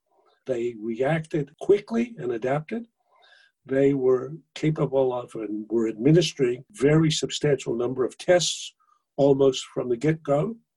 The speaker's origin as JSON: {"language": "English", "country": "United States", "said": "because we're America and we are great and we are exceptional and I'm very American."}